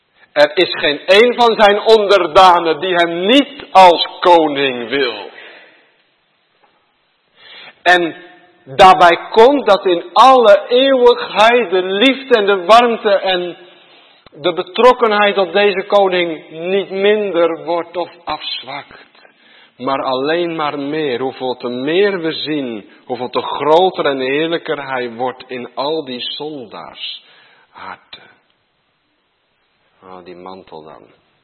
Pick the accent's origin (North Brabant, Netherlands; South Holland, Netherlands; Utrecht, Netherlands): Utrecht, Netherlands; Baarn; Ik kom uit Baren, opgegroeid in de buurt van het, de ouderen zullen dat wel weten, paleis Soestdijk.